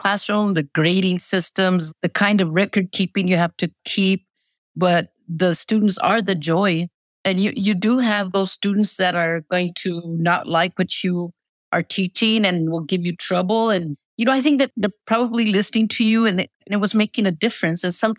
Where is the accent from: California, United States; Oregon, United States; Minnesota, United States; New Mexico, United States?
New Mexico, United States; Vaughan; I was born and raised in Vaughan, New Mexico, and that's right in the center of New Mexico towards the east.